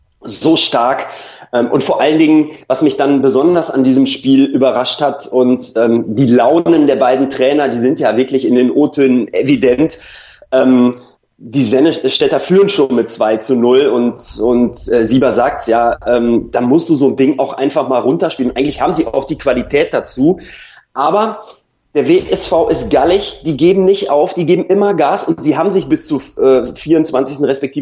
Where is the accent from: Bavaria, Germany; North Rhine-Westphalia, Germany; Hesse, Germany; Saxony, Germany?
North Rhine-Westphalia, Germany; Bocholt; born there; Er kommt ja aus dem gleichen Ort wie ich, wir sind beide in Bocholt geboren.